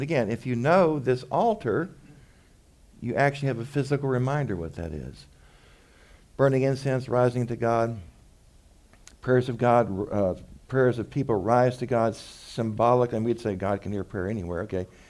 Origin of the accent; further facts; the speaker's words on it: Texas, United States; Again, I grew up in West Texas.